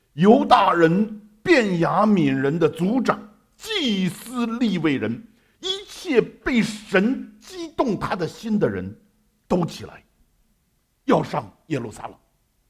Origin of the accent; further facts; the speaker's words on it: China; 我们中国人爱建房子